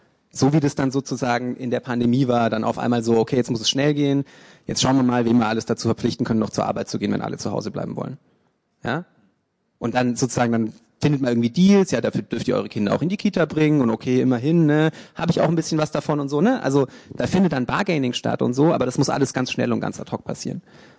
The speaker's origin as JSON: {"language": "German", "region": "Bavaria", "country": "Germany", "said": "ich komme ursprünglich aus Franken, ja, konservative Gegend."}